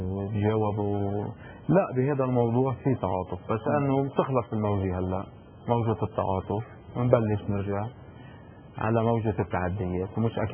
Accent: Baalbek-Hermel, Lebanon; ونحن رح ندافع عن ضيعتنا وندافع عن كل المناطق اللي ممكن توصل، يعني عن الطريق اللي ممكن يكون ممر من ضيعتنا لاي ضيعه ثانيه، من الهرمل

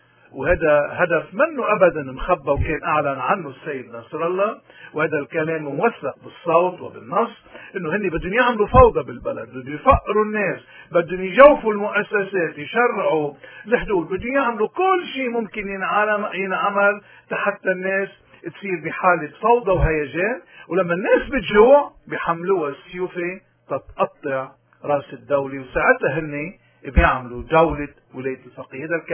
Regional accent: Lebanon; من هون نحن كلبنانيين اليوم ما في شيء عنا بقوينا

